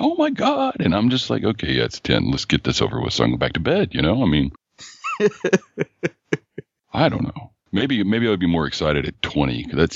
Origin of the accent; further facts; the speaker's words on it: the South, United States; I'm from the South.